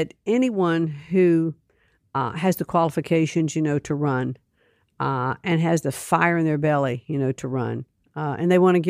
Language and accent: English; Connecticut, United States; I was invited to be a keynote speaker at a Lincoln Day dinner back in my home state in Connecticut.